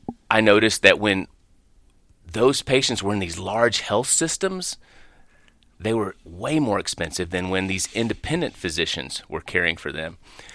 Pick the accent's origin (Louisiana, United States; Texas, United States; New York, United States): Texas, United States; Hillsboro; I grew up in Hillsboro, Texas, which is about an hour south of here.